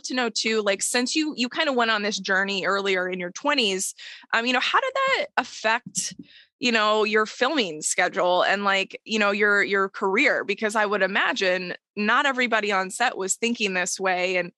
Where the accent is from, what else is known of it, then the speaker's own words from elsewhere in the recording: Texas, United States; I'm from Texas originally. So, you know, a lot of meat going on down there.